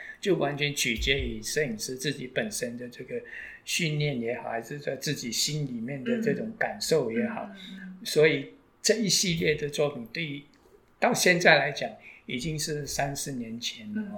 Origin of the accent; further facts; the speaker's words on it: Malaysia; 是我有一次回到我的故乡给马来西亚。